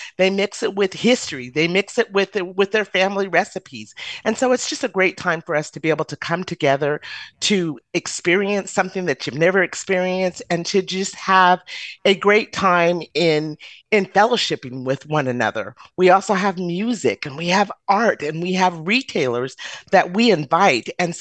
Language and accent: English; Idaho, United States; So I'm a Black Idahoan, number one. Number two, I'm from Idaho and I was born and raised in Idaho. I'm a fourth generation Idahoan.